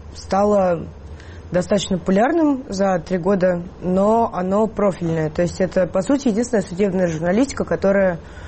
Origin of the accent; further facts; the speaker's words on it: Russia; то есть коллектив белорусский, я из России, музыкант из Украины